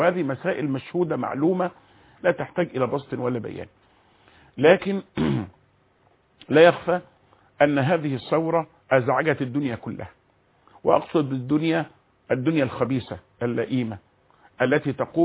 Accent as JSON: {"language": "Arabic", "country": "Egypt", "said": "أننا كمصريين"}